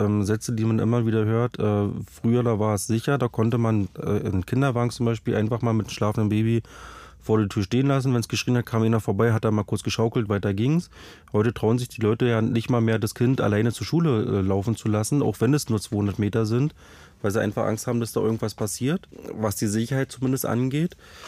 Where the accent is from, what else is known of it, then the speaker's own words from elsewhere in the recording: East Germany, Germany; Dann habe ich gesagt, na, ich bin Ossi.